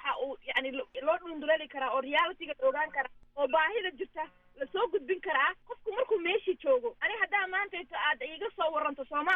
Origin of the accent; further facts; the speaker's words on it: Minnesota, United States; anigu reer Minnesota ayaan ahay